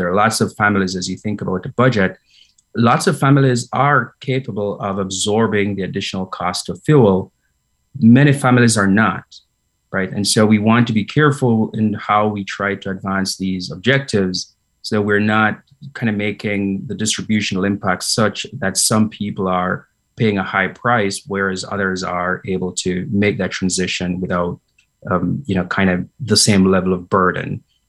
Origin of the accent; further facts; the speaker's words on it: Jamaica; I might just mention, I'm from Jamaica